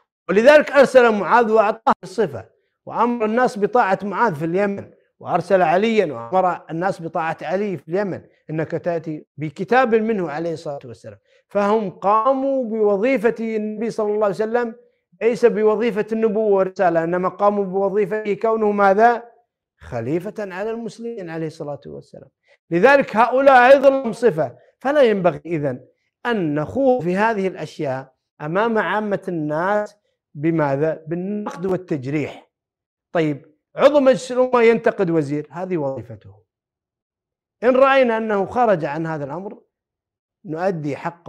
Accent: Kuwait; يسيئون إلى ولي الأمر عندنا في الكويت

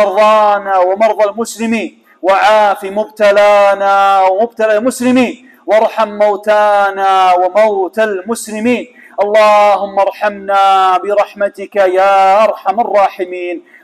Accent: Kuwait; اللهم اجعل بلدنا الكويت بلد أمن وأمان يا رب العالمين.

